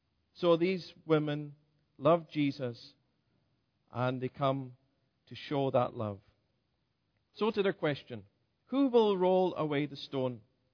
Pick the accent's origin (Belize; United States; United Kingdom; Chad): United Kingdom; Scotland; I come from Scotland and I studied in Edinburgh.